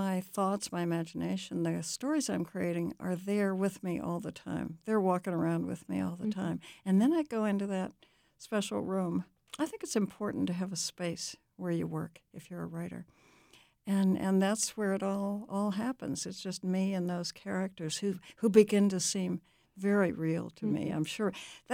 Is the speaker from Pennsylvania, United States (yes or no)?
yes; Pennsylvania, United States; also born or lived in Hawaii / Japan; so I was born in Hawaii. I have a birth certificate to prove it. And I spent my childhood in Pennsylvania during World War II when my father was overseas